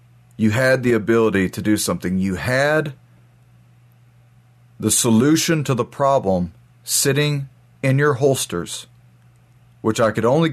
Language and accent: English; Texas, United States; I don't want to believe my officers did that, because as a Texan, those officers are mine.